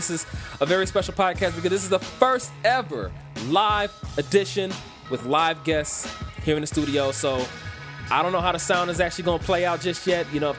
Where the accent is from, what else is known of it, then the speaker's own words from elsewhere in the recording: Cleveland, Ohio, United States; And so I had to come back to my hometown, Cleveland, Ohio.